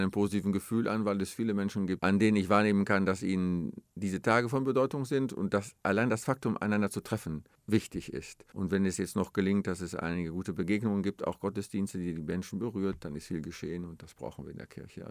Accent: North Rhine-Westphalia, Germany; ich bin Westfale

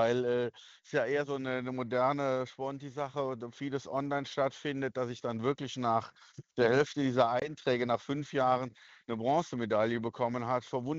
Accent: Sinzig, Rhineland-Palatinate, Germany; ich bin in Sinzig aufgewachsen

